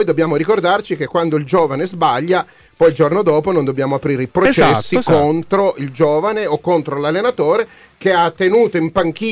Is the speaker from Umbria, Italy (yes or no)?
no; Turin, Piedmont, Italy; io sono torinese, mi ricordo